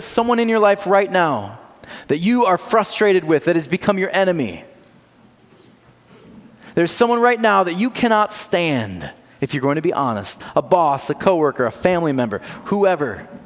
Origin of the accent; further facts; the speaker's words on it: Michigan, United States; I was a kid from Michigan who was given this as my hopeful future.